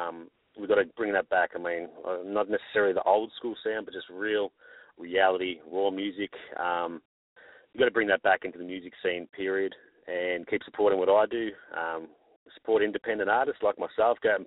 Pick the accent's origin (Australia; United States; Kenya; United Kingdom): Australia; I'm an Aussie, man. What do I know?